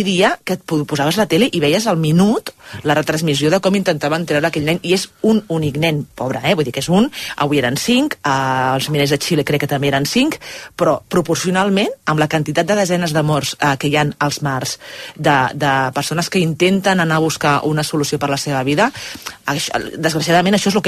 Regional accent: Vilafranca del Penedès, Catalonia, Spain; Jo soc de Vilafranca al Penedès i la meva zona sí que es tiren coets.

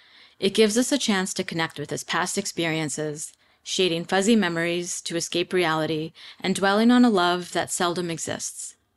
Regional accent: United States; Yeah, growing up in America is actually like what you see in the movies.

